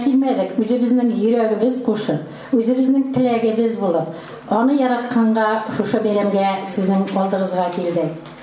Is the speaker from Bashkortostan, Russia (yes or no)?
no; Tatarstan, Russia; Без менә ерактан Минзелә районыннан бүген сезгә кунакка безнең өчен бик тә кадерле булган Сәлисә ханымны тәбрик итәргә килдек.